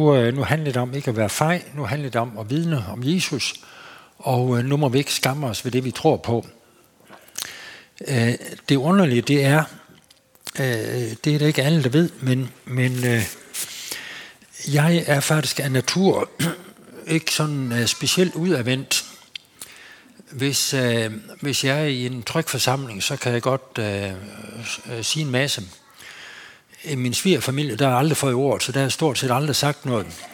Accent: Sæding, Central Denmark Region, Denmark; der var der sådan en bibelvækkelse på min hjemegn i Sæding

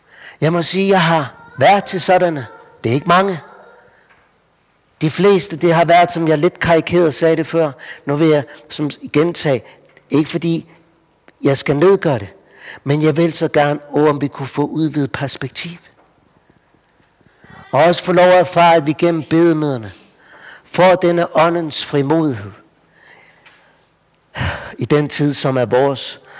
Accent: North Denmark Region, Denmark; Altså nu er vi jo i Vestjylland, og selv er jeg fra Nordjylland

